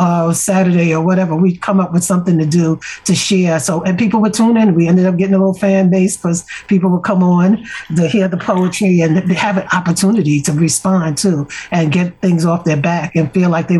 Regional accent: Brooklyn, New York, United States; But when I was growing up in Brownsville, it was very much, you know, a very loving place, a cultural mecca for African Americans.

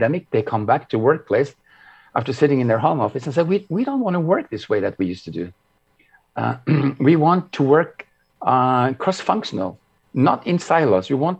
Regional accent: Turkey; And just to learn that and growing up in Turkey

